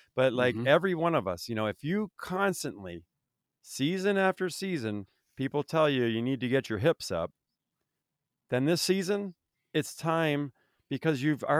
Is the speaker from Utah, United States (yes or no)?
no; Vermont, United States; I mean, I grew up in Vermont, you know, I mean, we had frozen lakes.